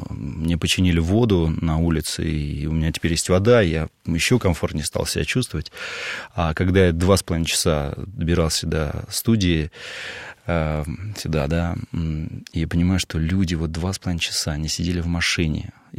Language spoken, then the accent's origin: Russian; Moscow, Russia; я родился в Москве, я люблю этот город, это мой родной город.